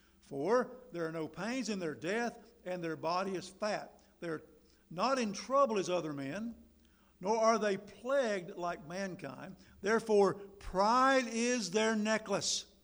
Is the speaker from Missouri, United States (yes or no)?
no; Tryon, North Carolina, United States; In my hometown, Tryon, there's a railroad track that runs through town.